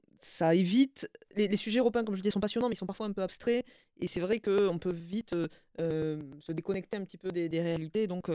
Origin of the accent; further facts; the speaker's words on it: Montpellier, Occitanie, France; je suis de Montpellier, de la région Occitanie, cet attachement à la région, moi, c'est quelque chose que je vis au quotidien.